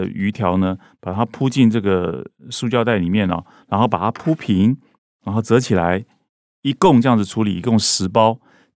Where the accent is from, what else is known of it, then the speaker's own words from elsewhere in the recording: Keelung, Taiwan; now in Taipei, Taiwan; 我是基隆人，以前都是在仁爱市场立大海鲜买鱼，后来搬家到台北，一开始仍然是每周回基隆买鱼